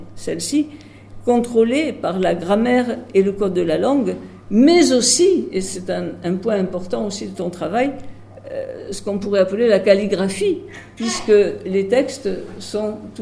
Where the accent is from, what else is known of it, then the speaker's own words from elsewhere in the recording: Bordeaux, Nouvelle-Aquitaine, France; J'ai oublié de vous dire, je suis bordelaise.